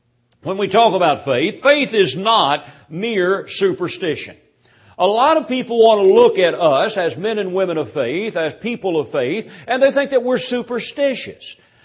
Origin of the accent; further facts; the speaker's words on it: Louisville, Kentucky, United States; He preached for several years there in my hometown of Louisville, Kentucky.